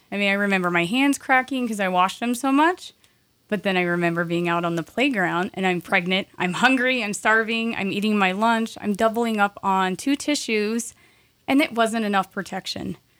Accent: Arkansas, United States; now in Sandpoint, United States; We love Sandpoint. I grew up in Arkansas. I like the north.

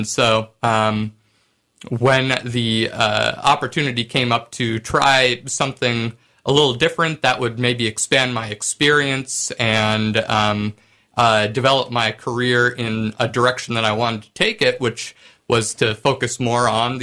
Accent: Libby, Montana, United States; I did a couple of pieces for the local paper growing up in Libby, Montana.

